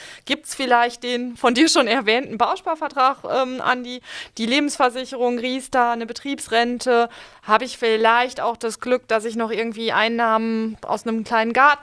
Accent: North Rhine-Westphalia, Germany; ich komme aus einem Handwerkerhaushalt aus Nordrhein-Westfalen

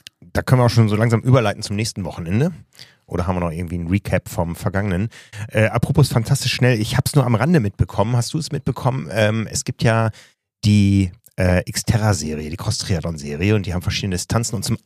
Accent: Osnabrück, Lower Saxony, Germany; Ich war in meiner Heimatstadt Osnabrück

